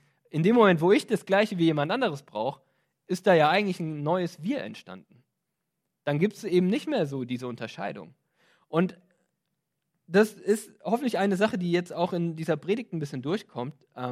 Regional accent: Potsdam, Brandenburg, Germany; wir als Menschen hier in Potsdam. Wir als Potsdamer.

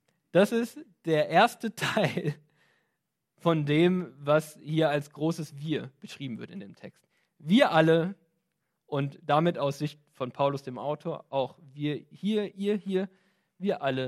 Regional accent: Potsdam, Brandenburg, Germany; wir als Menschen hier in Potsdam. Wir als Potsdamer.

